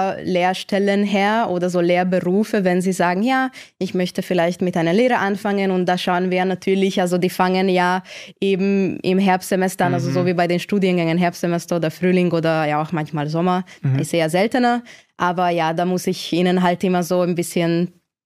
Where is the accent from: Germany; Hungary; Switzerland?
Hungary; first language Hungarian; German is a second language; moved away; also ich komme ja ursprünglich aus Ungarn, deswegen meine Muttersprache ist Ungarisch.